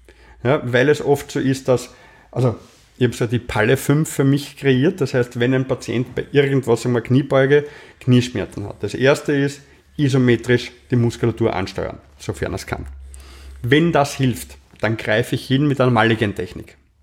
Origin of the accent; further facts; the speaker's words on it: Vienna, Austria; die schweren Dinge merken wir als Wiener ja nicht.